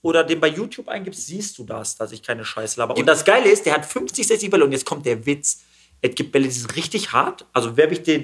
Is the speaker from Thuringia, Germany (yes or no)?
no; Vonderort, North Rhine-Westphalia, Germany; ich bin ja in Vonderort groß geworden, da ist ja eine gute Ecke.